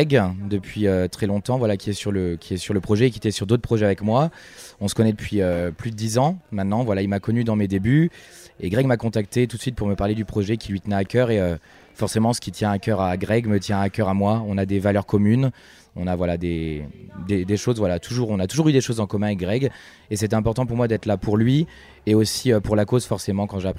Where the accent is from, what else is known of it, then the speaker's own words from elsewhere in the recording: Grand Est, France; now in Paris, France; Alors, je suis champenois d'origine et ça fait 8 ans maintenant que je suis sur Paris.